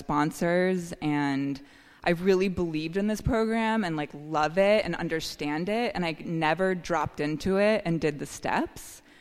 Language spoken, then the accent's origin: English; Boulder, Colorado, United States; So I started drinking when I was around 11. I grew up in Boulder, Colorado, and it's very normal there.